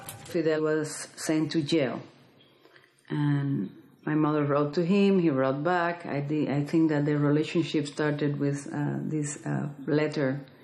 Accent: Cuba; moved away; mientras estaba en Cuba trataba de negarlo. Y desde que salí de Cuba, pues, lo asumí.

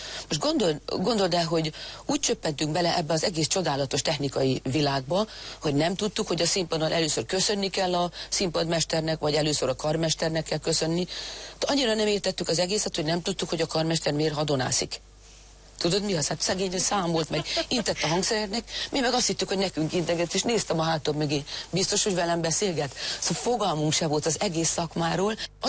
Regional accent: Eger, Heves, Hungary; Egerből, Egri vagyok, mondjuk elindulni Sopronba.

